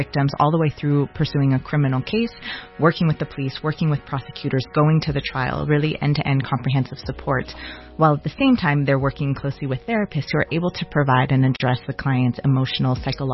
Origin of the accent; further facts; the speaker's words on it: Los Angeles, California, United States; now in South Africa; I'm from Los Angeles originally.